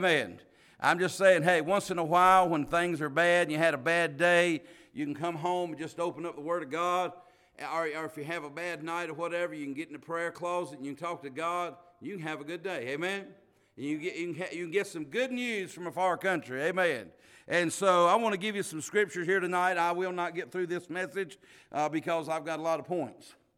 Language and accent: English; North Carolina, United States; I am from North Carolina, and been coming up upstate New York for about 6 years now.